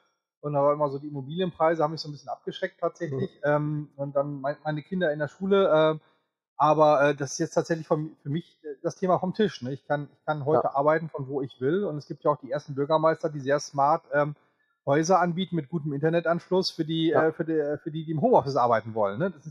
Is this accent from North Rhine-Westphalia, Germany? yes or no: yes; North Rhine-Westphalia, Germany; wir können auch sonst bei uns in NRW, da kenne ich mich besser aus, Gelsenkirchen, oder wir nehmen auch von mir aus meine Heimat, hier Coesfeld oder Dülmen